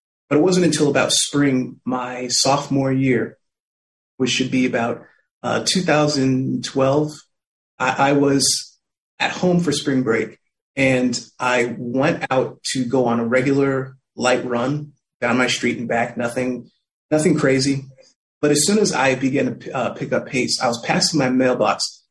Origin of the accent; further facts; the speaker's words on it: Ohio, United States; born there; also born or lived in Florida / Connecticut; I was born in Ohio. And I moved around a lot with my family. We lived in Florida twice, and we finally made it to Connecticut in 2000.